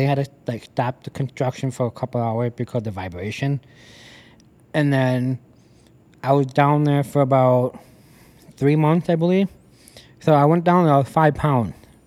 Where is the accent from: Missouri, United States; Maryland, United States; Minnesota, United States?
Minnesota, United States; Winona; born there; I was born here in Winona.